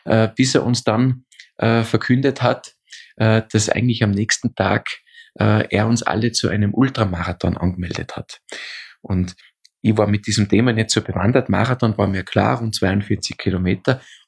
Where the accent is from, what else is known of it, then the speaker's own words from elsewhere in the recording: Austria; bei uns in Österreich sagt man diese also Polterei macht, also in Deutschland würde man sagen, diesen Junggesellenabschied